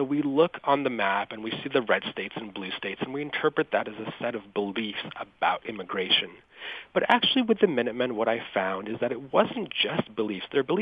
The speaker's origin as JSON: {"language": "English", "country": "Israel", "said": "the fact that I am originally from Israel is something that I thought I would have to hide from them."}